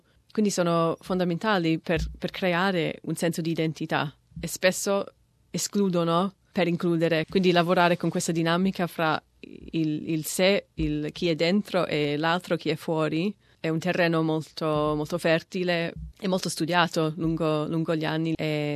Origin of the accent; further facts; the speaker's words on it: Melbourne, Victoria, Australia; sono australiana di Melbourne e nella mia città c'è una forte presenza somala.